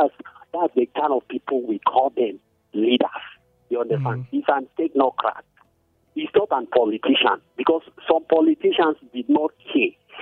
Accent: Barking Ladi, Plateau, Nigeria; from Barking Ladi.

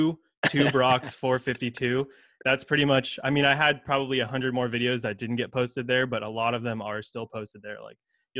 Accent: California, United States; now in Chico, United States; I'm from the Bay Area, but I went to school in Chico and graduated, and now I'm living and working here, kind of based here. My family's from the East Bay though, so I'm always back and forth.

